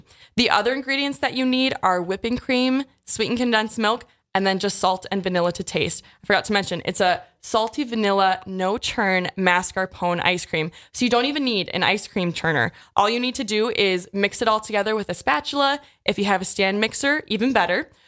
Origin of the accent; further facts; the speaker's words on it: Poynette, Wisconsin, United States; I am from the Poinette area, so just about 45 minutes here to the east.